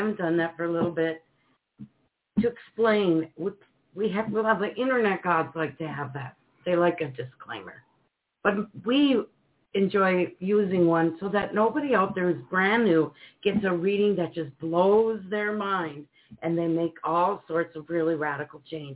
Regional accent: Minnesota, United States; And you know, Nicole, I don't know if I've read for you yet, but we're from Minnesota, too.

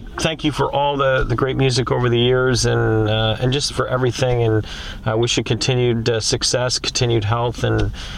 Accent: Rochester, New York, United States; I mean, I grew up in Rochester, so I know.

